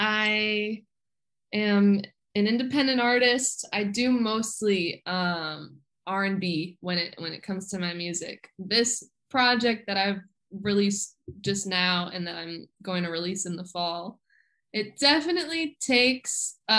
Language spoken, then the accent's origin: English; Florida, United States; also born or lived in New Jersey; I'm from South Florida, raised in South Florida, born in New Jersey.